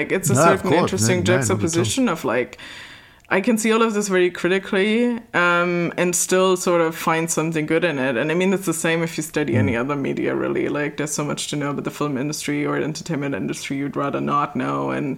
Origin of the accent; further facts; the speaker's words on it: Germany; And then I'm from Germany. So Euro Disney, as it's still called, then opens in 92.